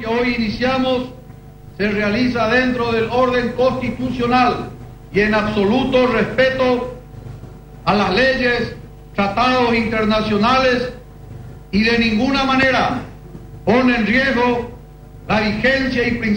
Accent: Paraguay; No vengo con resentimiento, no tengo odios, tampoco rectores. Vengo como paraguayo

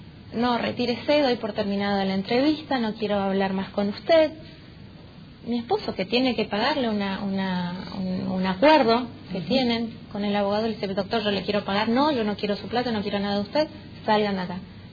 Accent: Alem, Misiones, Argentina; Yo soy oriunda de Alem, pero me desempeño como profesional, soy licenciada en psicología y trabajo social en la localidad de Oberá

